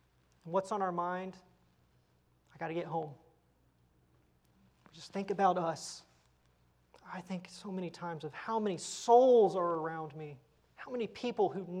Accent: Texas, United States; As a Texan, I can't help it. It's in my blood.

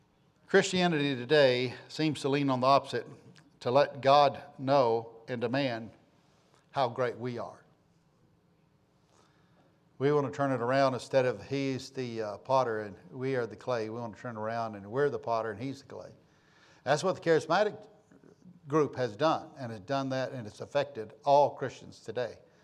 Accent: Texas, United States; You know, we're from Texas, right?

